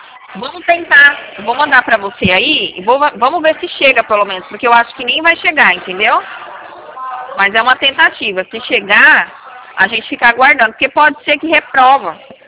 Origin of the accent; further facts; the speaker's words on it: Presidente Prudente, São Paulo, Brazil; Eu sou aqui da região de Prudente.